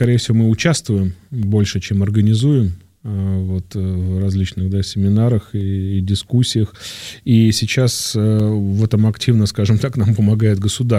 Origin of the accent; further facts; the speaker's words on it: Istra, Moscow Oblast, Russia; Я всегда говорю, я не москвич. Ко мне Москва сама едет, мы тоже потом мусор после них убираем. Вот, мы жемчужина Подмосковья, ну, Истра так называют у нас.